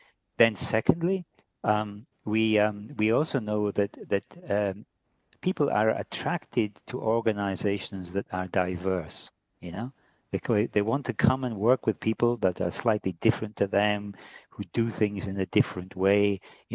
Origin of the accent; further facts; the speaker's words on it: Scotland, United Kingdom; because I'm Scottish, when I'm back in Scotland